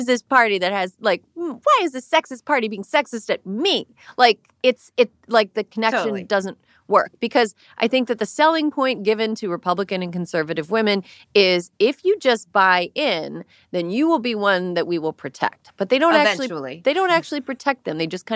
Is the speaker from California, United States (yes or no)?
yes; California, United States; I congratulate Georgia on having a handsome senator as a Californian.